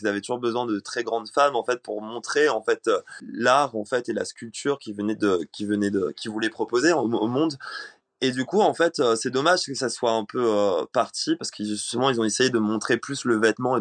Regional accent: Réunion, France; J'ai grandi à La Réunion, donc je viens d'une île, elle est loin, c'est une île française.

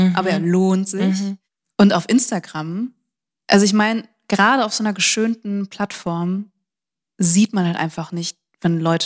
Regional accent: Recklinghausen, North Rhine-Westphalia, Germany; Ich komme ja aus Recklinghausen.

